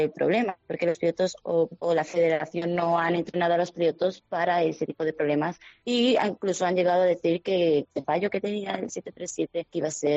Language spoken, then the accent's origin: Spanish; Vigo, Galicia, Spain; sobre todo yo soy de Vigo, así que no me quiten el paisaje de Vigo. Y bueno, al principio siempre decía, no, es que yo vengo, pues soy de un pueblo, una ciudad así pequeñita